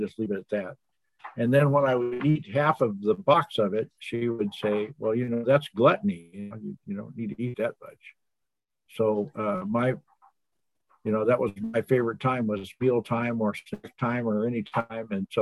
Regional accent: Oakland, California, United States; born there; And I was born in Oakland, California at the Naval Hospital.

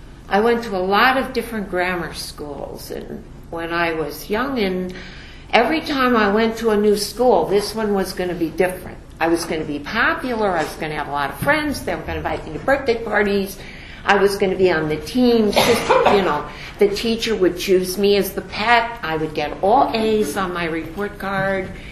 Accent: New York, United States; I'm from New York. I bought my wedding gown in the Bowery.

